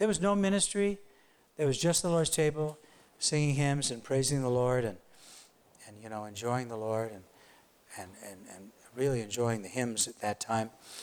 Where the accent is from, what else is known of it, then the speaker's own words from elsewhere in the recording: St. Louis, Missouri, United States; she would visit all the groups around my hometown of St. Louis.